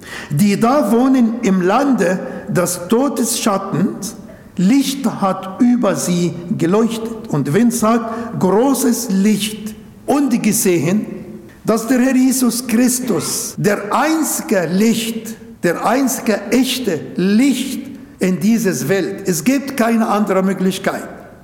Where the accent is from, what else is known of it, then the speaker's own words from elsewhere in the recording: Ismailia, Ismailia Governorate, Egypt; born there; German is a second language; Suez, wo der Suezkanal ist, Ismailia, wo ich geboren bin, und Port Said.